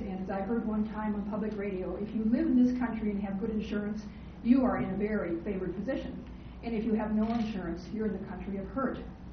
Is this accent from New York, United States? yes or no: no; New Ulm, Minnesota, United States; I've been born and raised and lived in southern Minnesota all my life. I come from New Ulm. I drive from New Ulm every day and come over here to Open Door.